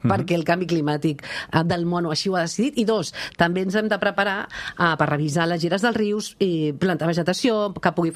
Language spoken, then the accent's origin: Catalan; Catalonia, Spain; No vinc a Arenys, tinc família a Arenys, eh? Jo vinc al Baix Llobregat, eh? Doncs... Però tinc, la meva família és d'Arenys de tota la vida. De Sant Iscle, de Canet de Mar.